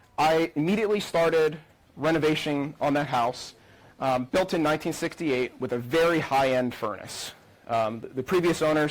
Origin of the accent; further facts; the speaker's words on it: Pittsburgh, Pennsylvania, United States; accent: Pittsburgh; I come from Pittsburgh in the United States, a metropolitan area of about 2.5 million people in northern Appalachia, in an area of the U.S. we call the Rust Belt. So if my accent slips a little bit, sorry, we have our own accent.